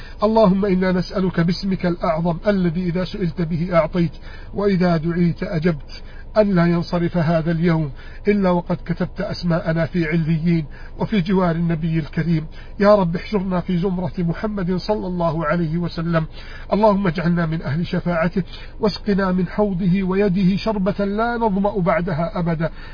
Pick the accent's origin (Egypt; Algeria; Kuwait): Egypt